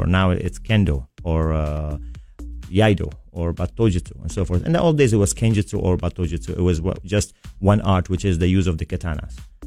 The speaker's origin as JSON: {"language": "English", "country": "Japan", "tie": "born or raised there", "said": "Because I was raised in Japan. I was born in Japan, so it's different from here."}